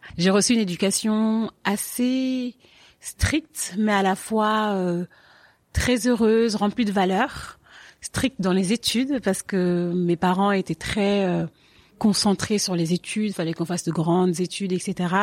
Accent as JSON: {"language": "French", "town": "Paris", "region": "Île-de-France", "country": "France", "tie": "born or raised there", "also_born_or_lived": "Senegal / Marne-la-Vallée", "said": "j'ai 31 ans, je suis née à Paris et mon enfant je l'ai un peu passé un peu à Paris, un peu au Sénégal, un peu en banlieue parisienne, dans le 77, à Marne-la-Vallée."}